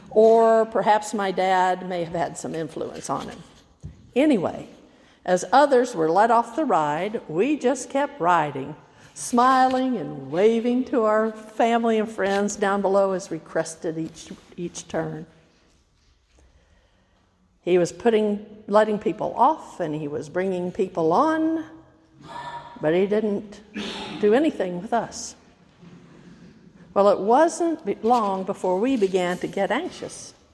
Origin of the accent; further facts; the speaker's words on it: Lenox, Iowa, United States; The owners of the carnival were from my hometown, which at that time was in the southwest of Iowa. And every year during the 4th of July and a few days either before or after, they would come back to Lenox